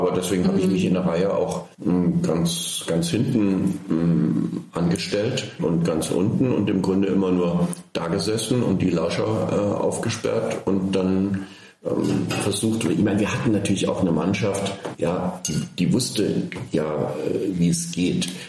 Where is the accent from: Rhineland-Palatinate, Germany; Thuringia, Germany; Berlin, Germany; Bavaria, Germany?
Berlin, Germany; bin in kleinbürgerlichen Verhältnissen in Berlin aufgewachsen, wir waren schon in einem gemieteten Häuschen